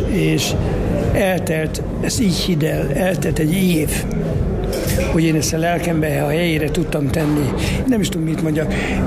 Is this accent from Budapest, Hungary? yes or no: yes; Budapest, Hungary; Nagyon öreg legény vagyok. 8 kerületben nőttem föl. 8 kerületben éltem a 70-es években, 80-es években.